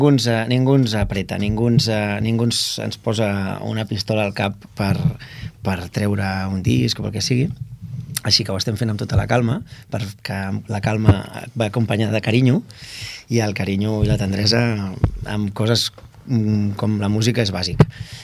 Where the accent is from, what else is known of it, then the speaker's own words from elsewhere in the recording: Catalonia, Spain; jo sóc català, penso en català, i amb això ja t'ho dic tot, però no tinc cap inconvenient, tinc una sort brutal de ser bilingüe 100%